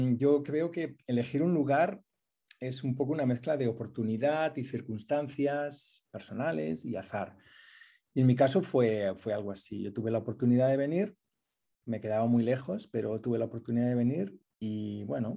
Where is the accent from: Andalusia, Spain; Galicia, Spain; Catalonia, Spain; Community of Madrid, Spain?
Catalonia, Spain; Salou; also born or lived in Lleida; yo nací en Lleida, en mi DNI pone Lleida, pero yo en un pueblecito rural de Lleida, pero yo crecí en Salou, en una aldea de la costa, una aldea pequeñita